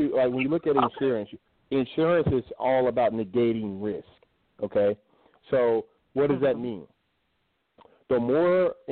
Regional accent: Paducah, Kentucky, United States; I grew up in Paducah, Kentucky.

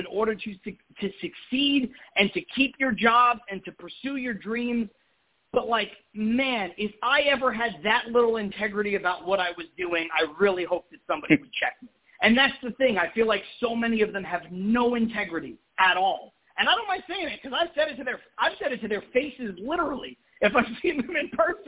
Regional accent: Brooklyn, New York, United States; I grew up in Brooklyn my whole life. My life was much more similar to somebody in Queens and Manhattan and the Bronx and Staten Island even than anybody out on Long Island.

